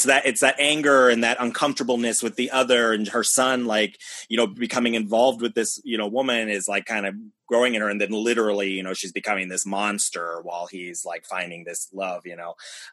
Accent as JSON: {"language": "English", "country": "United States", "tie": "born or raised there", "said": "obviously I grew up in America, I'm well aware of our history for the most part"}